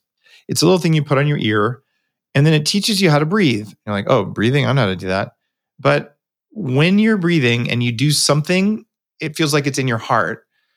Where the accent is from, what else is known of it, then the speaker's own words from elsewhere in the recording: Canada; So guys, I'm a Canadian citizen.